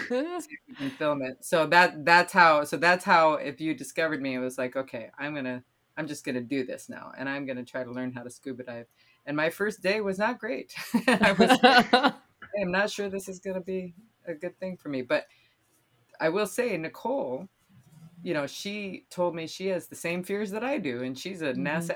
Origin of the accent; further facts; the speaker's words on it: South Dakota, United States; So I grew up in South Dakota. Yep. As far away from the ocean as you can get in North America.